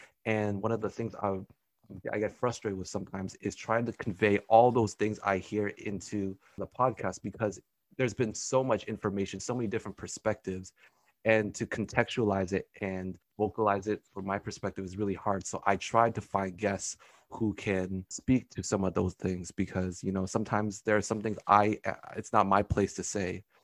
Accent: Canada; especially the context as a Canadian

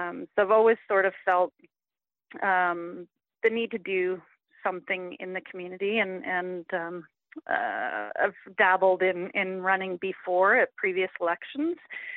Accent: Smithers, British Columbia, Canada; also born or lived in Prince George; I grew up in Smithers. I wasn't born there, born in Prince George. Grew up in Smithers. And after a brief hiatus, attending post-secondary school in Vancouver, I moved back in 1997

